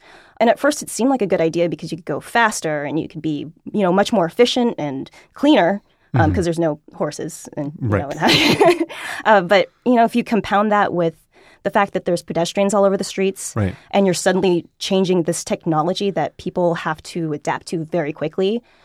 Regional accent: Los Angeles, California, United States; I am from Southern California. I moved here from LA.

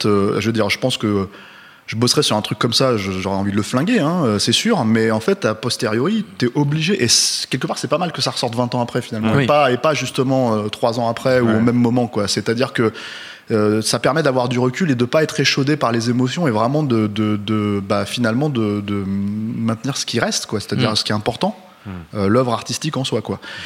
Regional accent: France; Nous, évidemment, on est trop jeunes pour avoir vécu, mais puis on est français

